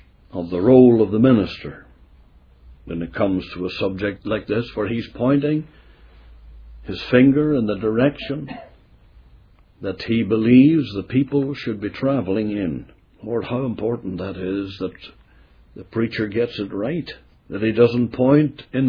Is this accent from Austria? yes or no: no; Enniskillen, Northern Ireland, United Kingdom; When I used to stand in my hometown of Enniskillen in an open-air meeting